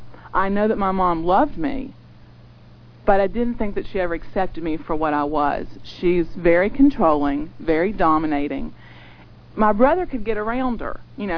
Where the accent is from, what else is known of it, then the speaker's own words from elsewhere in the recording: Bridgeport, West Virginia, United States; born there; I was born in Bridgeport, West Virginia. It's a little town outside of Clarksburg.